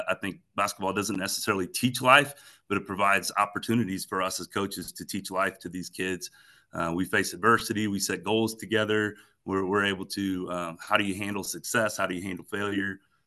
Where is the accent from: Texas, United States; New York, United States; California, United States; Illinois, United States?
Illinois, United States; I'm from Illinois originally, coached some junior high in Illinois, moved to Kansas because my wife is from here